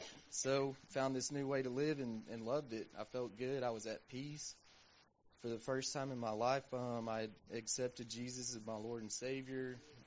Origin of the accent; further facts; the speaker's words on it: Mansfield, Texas, United States; I'm 38 years old. I'm from Mansfield, Texas, and I've been here 3 days shy of a month